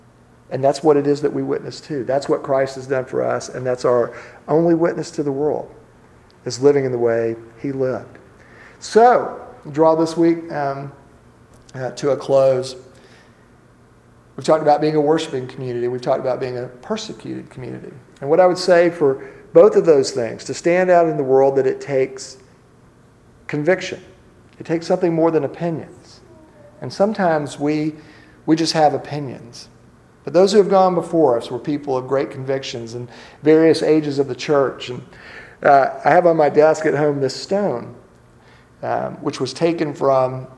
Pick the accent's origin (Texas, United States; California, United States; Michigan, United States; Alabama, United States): Alabama, United States; Montgomery; I grew up in Montgomery, Alabama.